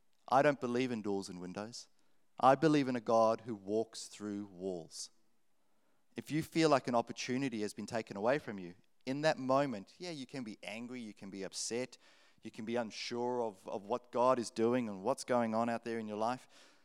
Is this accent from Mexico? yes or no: no; Queensland, Australia; growing up in Queensland